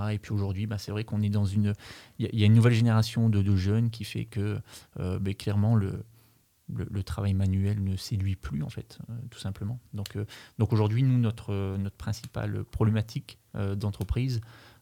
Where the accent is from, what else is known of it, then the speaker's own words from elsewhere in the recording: Hauts-de-France, France; also born or lived in Nantes area; j'ai fait un passage de 2 ans dans la région nantaise, effectivement. Mais sinon, je suis un ch'ti d'origine. Voilà, donc je suis d'une maman dunkerquoise et d'un papa lensois. Donc, moitié ch'ti et moitié flamand.